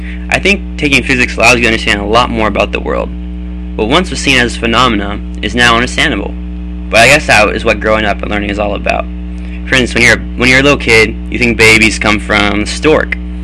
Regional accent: Salinas, California, United States; also born or lived in Santa Cruz / Watsonville; I am from Salinas, California. I was originally born in Santa Cruz and I lived in Watsonville for a little bit after that. For most of my life, I've lived in Salinas, so I call it my hometown.

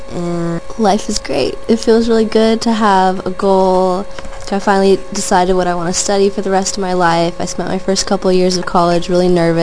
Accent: Irvine, California, United States; also born or lived in Germany; now in San Diego, United States; I was born in Germany, but I grew up in Irvine, California. I moved to San Diego 4 years ago and started college here right after high school.

